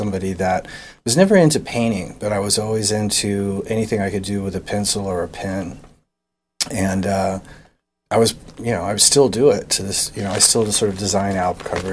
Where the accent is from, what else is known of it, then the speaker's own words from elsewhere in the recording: England, United Kingdom; born there; because I was born in England, right?